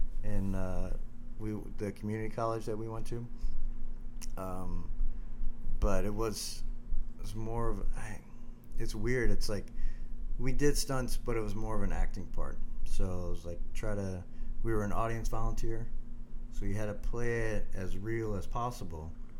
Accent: Illinois, United States; We grew up right outside of Chicago.

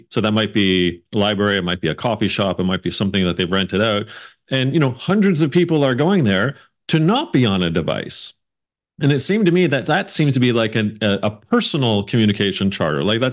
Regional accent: Canada; I'm Canadian

